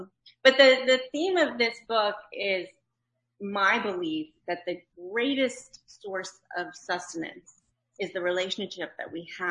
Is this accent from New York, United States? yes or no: yes; New York, United States; I'm like, I'm a Jew from New York. Like, that's who I am. Like, I don't know how to not be a Jew from New York.